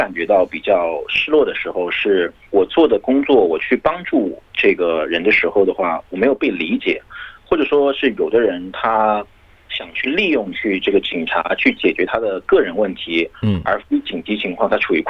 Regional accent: China; now in Australia

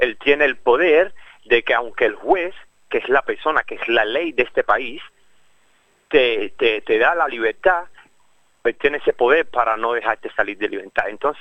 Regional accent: Sydney, New South Wales, Australia; yo que soy de Sydney, ¿qué yo hago en Perth?

